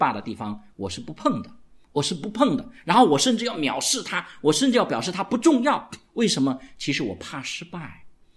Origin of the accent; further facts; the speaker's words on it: China; 我们中国人是很能吃苦的